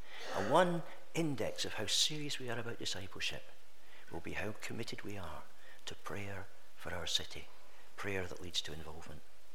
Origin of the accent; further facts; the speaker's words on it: Scotland, United Kingdom; When I was growing up in the Brethren Assemblies in Scotland